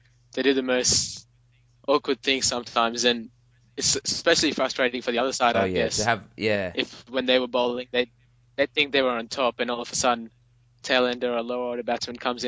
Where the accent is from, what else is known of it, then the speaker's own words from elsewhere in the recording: Australia; from Australia.